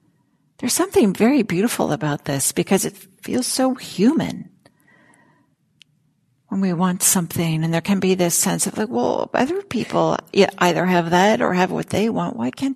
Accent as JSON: {"language": "English", "region": "California", "country": "United States", "said": "just being a Californian, right? Here in the Bay Area, I don't see snow that often."}